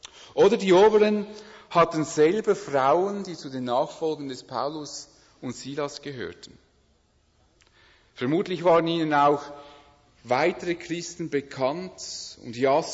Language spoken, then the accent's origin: German; Switzerland; weil wir als Schweizer uns gewohnt sind, dass wir für unser Recht einstehen